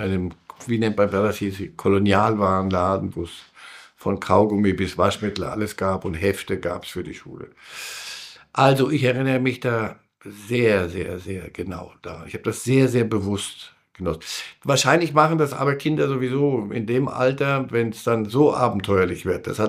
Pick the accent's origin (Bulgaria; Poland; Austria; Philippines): Poland; Wałbrzych, Lower Silesian Voivodeship; born there; Nicht in Warschau, geboren in Waldenburg.